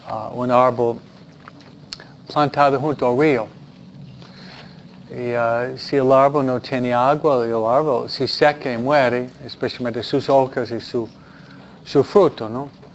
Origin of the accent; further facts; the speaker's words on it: New York, United States; pero soy de Nueva York, soy muy práctico también